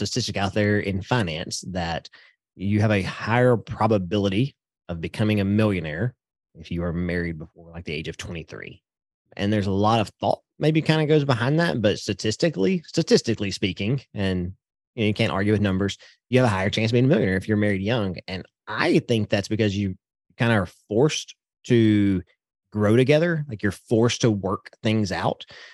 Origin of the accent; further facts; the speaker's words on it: Texas, United States; I'm from Podunk, East Texas, and that's what we do, right?